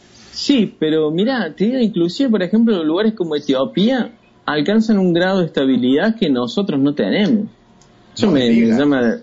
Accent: Argentina; De que nos quejemos como argentinos

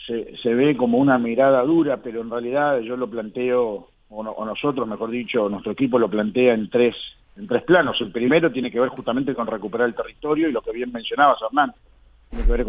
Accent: Rosario, Santa Fe, Argentina; born there; nosotros que vivimos, que nacimos, en mi caso, en Barrio Belgrano, en la ciudad de Rosario.

